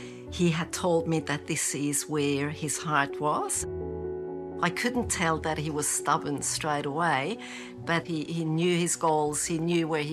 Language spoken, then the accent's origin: English; Engelberg, Obwalden, Switzerland; I grew up in Switzerland in a little village called Engelberg. You've got high mountains all around you where you can ski all year round because there is always snow there.